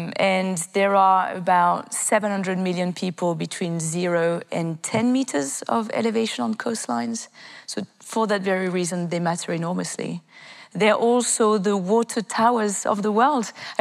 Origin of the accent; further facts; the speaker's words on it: Annecy, Auvergne-Rhône-Alpes, France; English is a second language; I just wanted to be in the mountains. I grew up in the French Alps in Annecy.